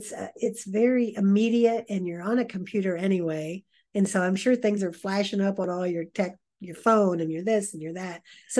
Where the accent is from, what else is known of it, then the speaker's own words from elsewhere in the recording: Ohio, United States; The undercurrent of how I grew up in Southern Ohio, in the farming community